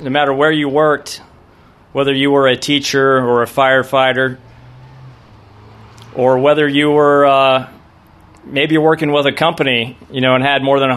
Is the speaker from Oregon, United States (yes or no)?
no; California, United States; We come from Ventura County, where we work and support our Navy.